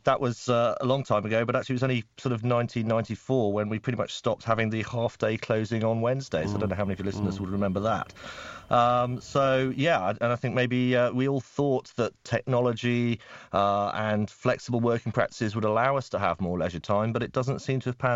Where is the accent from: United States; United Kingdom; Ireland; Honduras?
United Kingdom; Nottingham, East Midlands; And I might not sound like it, but I'm actually from the East Midlands. I'm a Nottingham lad, so just down the road.